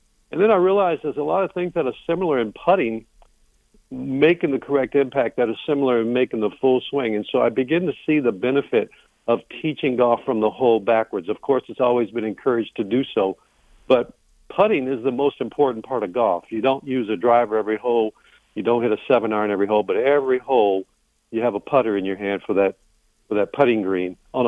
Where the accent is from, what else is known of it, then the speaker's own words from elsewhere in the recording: Louisiana, United States; And so I am from Louisiana. A lot of people ask me what part of the South you're from, and I say South Detroit, way south of Detroit.